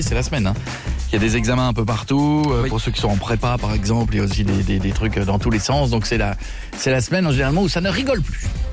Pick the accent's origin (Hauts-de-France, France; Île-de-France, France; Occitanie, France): Hauts-de-France, France; Marle-sur-Serre; J'ai grandi à Marle-sur-Serre dans l'Aisne.